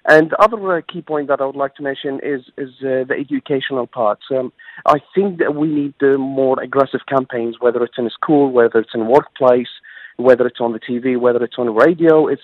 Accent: Sydney, New South Wales, Australia; And I come generally from originally from Sydney, from Australia

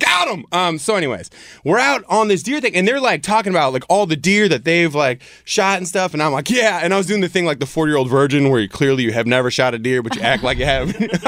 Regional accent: Whidbey Island, Washington, United States; because listen, I grew up in the Seattle area. I was raised by hippies on Whidbey Island, Washington, near Canada.

